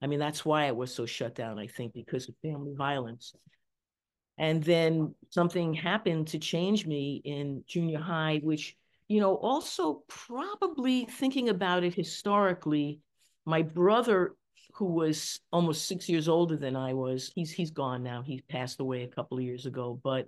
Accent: Manhattan, New York, United States; We grew up in Manhattan. Our family didn't have a car.

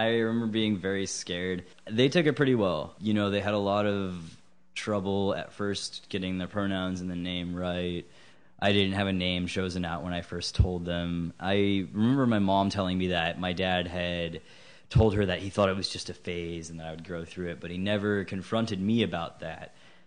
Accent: Chicago, Illinois, United States; Yeah, I grew up in Chicago. I graduated from high school there.

